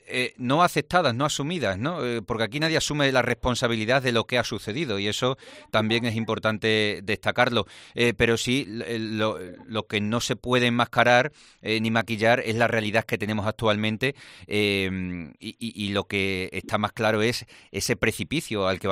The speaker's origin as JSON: {"language": "Spanish", "region": "Extremadura", "country": "Spain", "said": "Somos extremeños y estamos destinados, nuestro destino es emigrar, formarnos como mucho y salir fuera."}